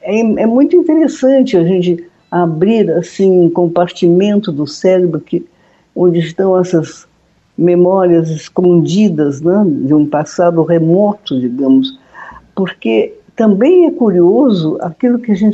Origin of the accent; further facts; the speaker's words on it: São Paulo, Brazil; moved away as an adult; porque depois disso minha família se mudou para São Paulo, e aí eu me criei em São Paulo até, enfim, uma certa idade, quando fui para a Europa, etc., e passei a vida sempre em vários países.